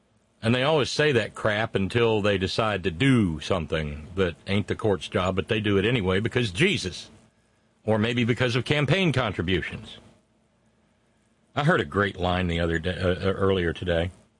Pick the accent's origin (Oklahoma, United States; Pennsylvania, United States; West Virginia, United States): West Virginia, United States; And that coin is West Virginia. I came away from Saturday feeling better about the future of my state than I have in ages.